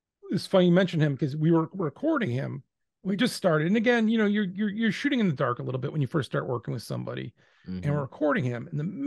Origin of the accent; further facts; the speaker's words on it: Cleveland, Ohio, United States; it was about bringing a character that we knew from growing up in Cleveland of like, there's this guy, Joe, we worked with.